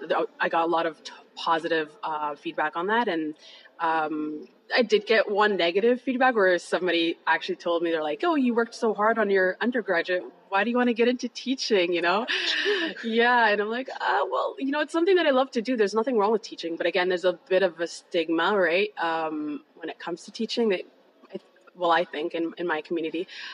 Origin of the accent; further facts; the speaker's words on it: Ottawa, Ontario, Canada; So I was born and raised here in Ottawa.